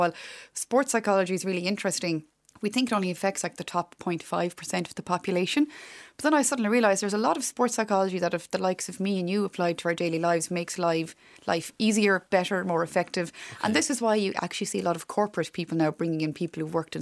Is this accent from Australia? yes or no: no; Connacht, Ireland; I grew up in Connemara in County Galway, just over the road from TG Cahir.